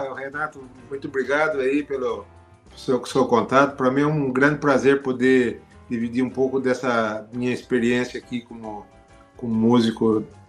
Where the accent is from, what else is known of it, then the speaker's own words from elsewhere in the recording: Cesário Lange, São Paulo, Brazil; also born or lived in Sorocaba; Eu nasci em Sorocaba por 3 dias, né? Eu não tinha maternidade lá. Mas minha cidade natal é Cesário Lange, dá 147 quilômetros de São Paulo, né? Do lado de Tatuí